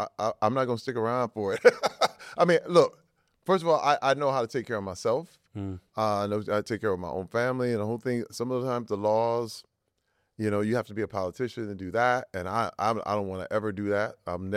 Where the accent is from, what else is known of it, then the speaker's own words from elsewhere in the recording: Flint, Michigan, United States; now in Los Angeles, United States; I grew up in Flint, Michigan, which was really gangster.